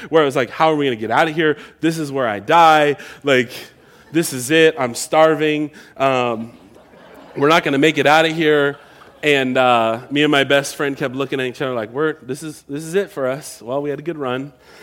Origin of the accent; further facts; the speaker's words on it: Pacific Northwest, United States; I grew up in the Northwest where it wasn't sunshiny all the time